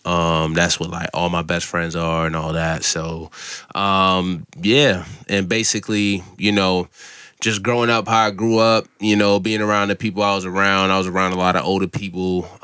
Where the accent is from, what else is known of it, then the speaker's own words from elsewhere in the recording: Massachusetts, United States; also born or lived in Falmouth, Massachusetts; I'm from Massachusetts. I moved around a lot, until the age 8. So I didn't have a home base.